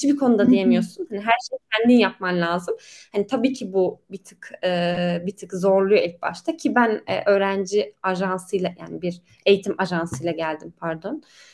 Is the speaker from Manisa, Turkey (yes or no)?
no; Konya, Turkey; now in Poland; ben Konya'da doğdum büyüdüm. Tamam, Konya'da hani Türkiye'nin en büyük şehri değilim ama hani nüfus olarak 3 milyon neredeyse yaşıyor Konya'da.